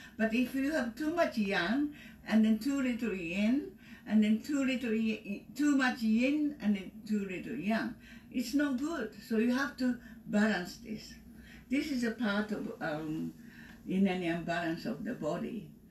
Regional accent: Kyoto, Japan; English is a second language; moved away as an adult; now in United States; I was born in Kyoto, Japan, in an old-fashioned, very old family, a well-known family, and I was a second of the 8 children.

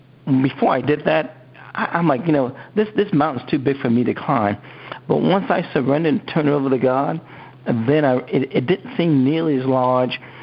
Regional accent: Queens, New York, United States; now in Northern Virginia, United States; I'm a New Yorker, too. I don't know if you knew that. Born and raised in Queens, so this is absolutely a pleasure to have the opportunity to sit here and talk to my hometown.

